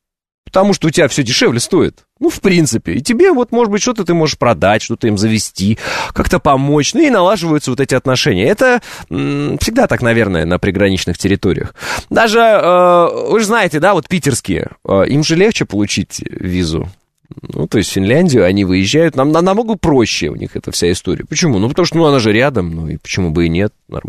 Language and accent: Russian; Kazakhstan; now in Russia; Я сам из Средней Азии, если можно так выразиться. Мы с родителями переехали в 98-м году из Казахстана в Оренбургскую область.